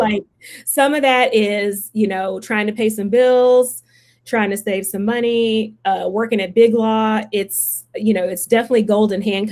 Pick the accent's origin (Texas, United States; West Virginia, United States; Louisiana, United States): Texas, United States; Houston; growing up in Houston, was bused to school like, you know, most other Black kids who do G&T.